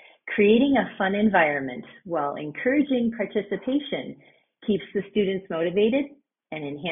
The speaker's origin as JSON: {"language": "English", "region": "New York", "country": "United States", "tie": "born or raised there", "moved": "as an adult", "lives_now": "Ecuador", "said": "I was born and raised in New York State in the United States, and right now I'm living in Ecuador, which is in South America."}